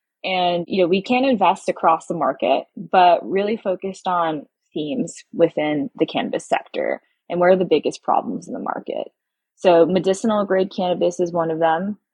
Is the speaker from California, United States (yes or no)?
yes; San Francisco, California, United States; I grew up in San Francisco, and my brother got in trouble for having, you know, weed in his car at one point by my mom. But where I went to high school, I went to Lowell